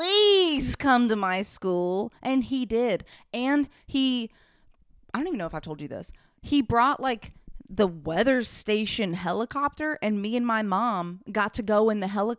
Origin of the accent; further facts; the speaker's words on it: Alabama, United States; I'm from Alabama, right?